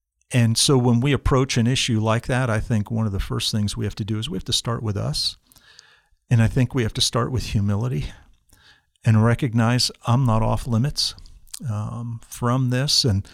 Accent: New Jersey, United States; But I come from the East Coast, state of New Jersey. New Jersey is a small state, and it's really divided north and south. And we were in the north

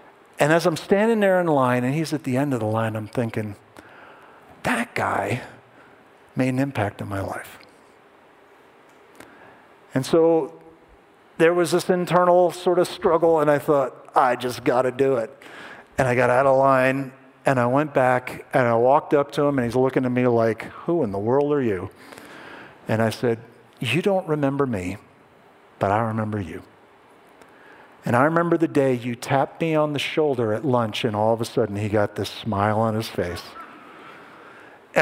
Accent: East Coast, United States; I grew up on the East Coast

